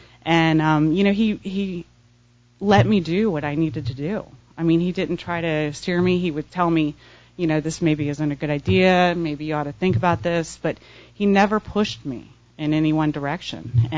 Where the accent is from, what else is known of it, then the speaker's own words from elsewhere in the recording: Vero Beach, Florida, United States; born there; I was born in Vero Beach, Florida, to my mom and dad, obviously.